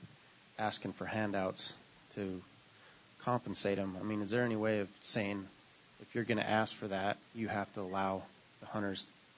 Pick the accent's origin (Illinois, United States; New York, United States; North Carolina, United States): New York, United States; Syracuse; I know I grew up in Syracuse